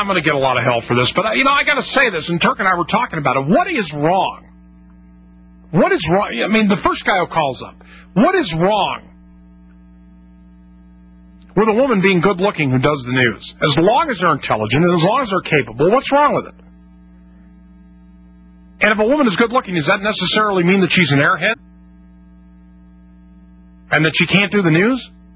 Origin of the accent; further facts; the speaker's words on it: Los Angeles, California, United States; I grew up in Los Angeles, which was a populated area